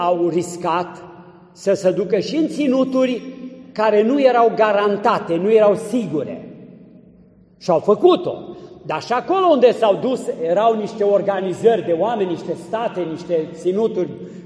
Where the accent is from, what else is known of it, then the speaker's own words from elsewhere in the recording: Romania; Dar noi acum, ca români, trecem Dunărea pe la Cernavoda sau pe la pe dincolo și ne ducem și noi în Dobrogea